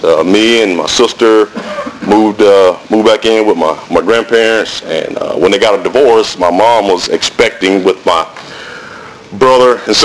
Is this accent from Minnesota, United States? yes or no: no; Birmingham, Alabama, United States; When I was growing up in Birmingham, Alabama played all their home games at Legion Field.